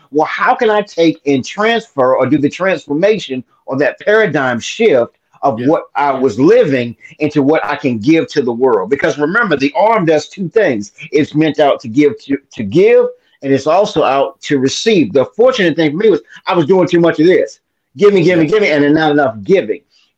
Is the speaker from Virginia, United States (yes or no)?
yes; Virginia Beach, Virginia, United States; Virginia Beach, Virginia. And then domestic violence started to play a factor in our life, right? And so we moved from Virginia Beach to living about 9 deep in a house with my aunt.